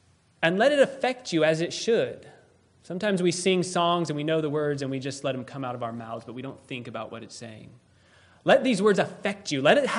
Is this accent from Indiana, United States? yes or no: no; Utah, United States; I grew up in Utah, And Utah is the capital of Mormonism. So most of my friends were Mormon.